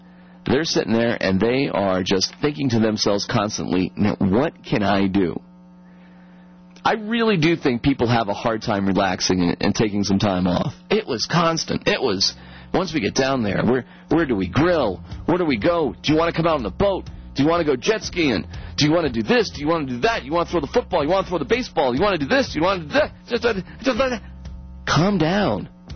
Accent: East Coast, United States; I'm from the East Coast. I actually grew up on the water.

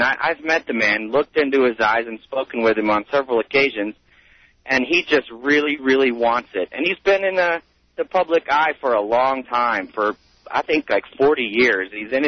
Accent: North Carolina, United States; I hail from North Carolina, so I'm a little bit familiar with Edwards, but I'm not necessarily a fan of anybody.

